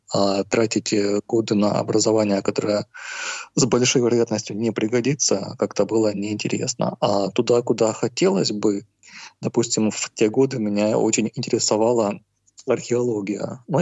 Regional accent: Luhansk, Luhansk Oblast, Ukraine; Родился я в 1984 году в Луганске. Это мой родной город, где я проживаю все эти почти 40 лет.

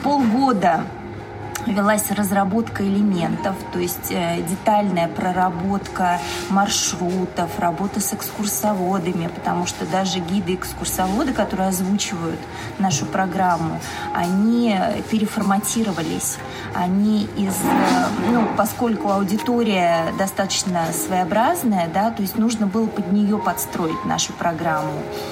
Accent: Volokolamsk, Moscow Oblast, Russia; поскольку мы сами коренные жители, мы сами из Волоколамска, мы незрячих людей видели в нашем городе постоянно

